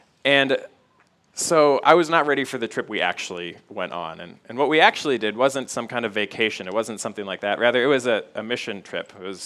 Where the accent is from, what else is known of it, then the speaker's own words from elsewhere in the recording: United States; born there; It was honestly just a total accident that I was born in America, in a wealthy area